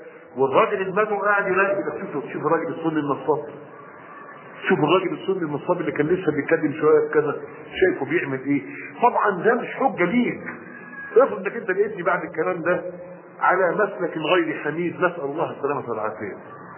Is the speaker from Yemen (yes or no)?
no; Egypt; أنا رجل مصري عارف إخوان المصريين، عارف طبائعهم، عارف اللي همهم، عارف منين كلهم، واخد بالك، عارف اللغه بتاعتهم، بتحدث بلغتين سواء كانت لغه عربيه او لغه عاميه.